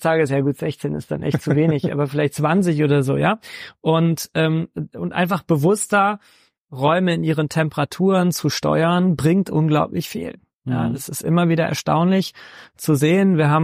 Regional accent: Rhineland, Germany; now in Munich, Germany; ich bin Rheinländer, ja, und ich habe meine Heimat eigentlich auch woanders, aber in München kann man schon ganz gut leben.

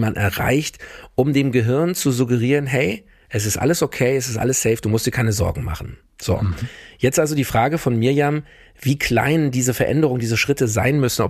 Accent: Frankfurt, Hesse, Germany; auch bei uns in Frankfurt in der Heimat ist auch Schnee gefallen.

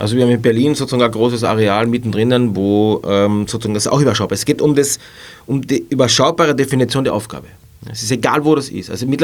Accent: Carinthia, Austria; Ich habe damals schon als Studierender in meinem Ort, wo ich herkomme, in Kärnten, in den Bergen

